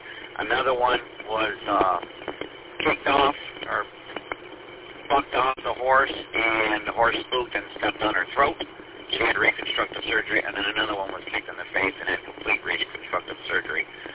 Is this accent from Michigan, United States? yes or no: yes; Mount Clemens, Michigan, United States; also born or lived in Los Angeles / Sterling Heights / Romeo; now in Memphis, United States; I was born and raised in Mount Clemens, lived in Los Angeles for 3 years, came back here, lived in Sterling Heights. Moved to Romeo after a while, ended up in the city of Memphis.